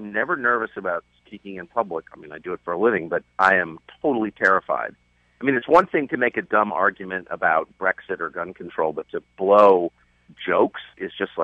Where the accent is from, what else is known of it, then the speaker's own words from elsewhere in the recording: Washington, District of Columbia, United States; I've always defended the Post, my hometown paper